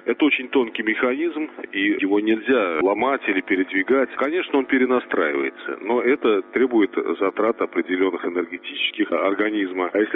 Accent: Samara, Samara Oblast, Russia; Я лично, как старый самарец, тоже против.

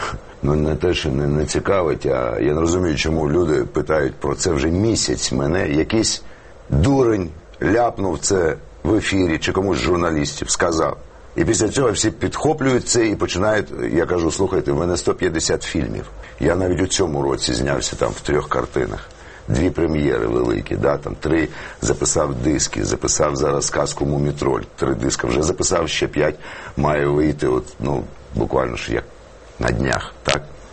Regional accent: Kyiv, Ukraine; also born or lived in Moscow, Russia; а потім я народився тут, як киянин. Корінний.

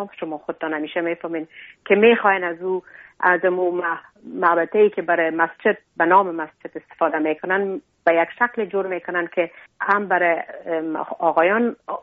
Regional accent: Afghanistan; ما همه افغان هستیم، در هر جای دنیا که باشیم

